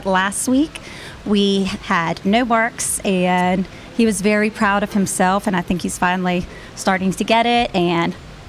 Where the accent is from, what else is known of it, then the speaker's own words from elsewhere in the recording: Baton Rouge, Louisiana, United States; I'm from Baton Rouge, Louisiana.